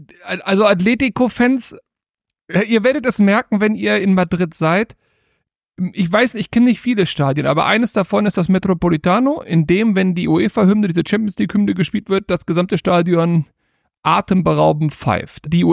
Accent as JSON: {"language": "German", "town": "Hanover", "region": "Lower Saxony", "country": "Germany", "tie": "born or raised there", "said": "ich bin gebürtiger Hannoveraner"}